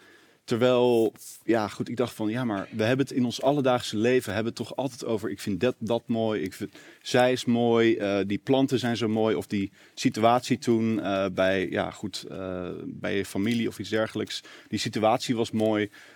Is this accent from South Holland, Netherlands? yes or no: yes; Leiden, South Holland, Netherlands; ik kom uit Leiden oorspronkelijk.